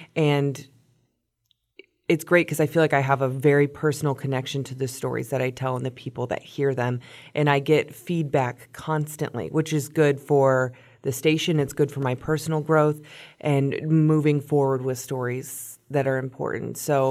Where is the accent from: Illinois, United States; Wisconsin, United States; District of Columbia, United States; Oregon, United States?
Illinois, United States; Metamora; born and raised in Metamora, I originally went to Western Illinois University for broadcast journalism.